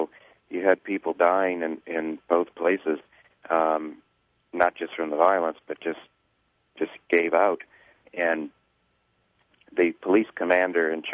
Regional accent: New Orleans, Louisiana, United States; And I'm from New Orleans. I was born here. I grew up here. I went to school here. And my family is here.

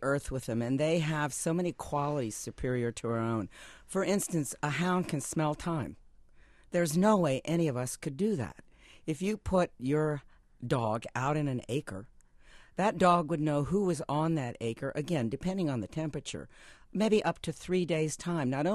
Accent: the South, United States; I was a rural kid. These were all successful women in their 30s. And I came from the South, which was a real strike against me.

